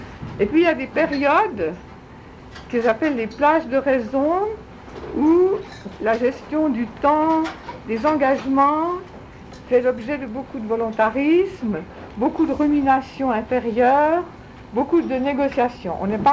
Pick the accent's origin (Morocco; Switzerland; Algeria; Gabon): Switzerland; Geneva; Je suis née en 1945 à Genève, de père et de mère genevois. Un père-fils d'émigrés uranais, si on peut dire, petit-fils d'émigrés uranais, prof au collège